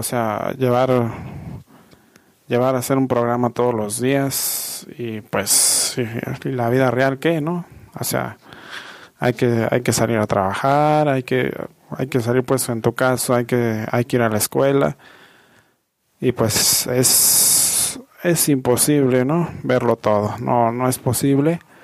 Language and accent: Spanish; Mexico; ya soy una persona grande, tengo 31 años. Y soy de México.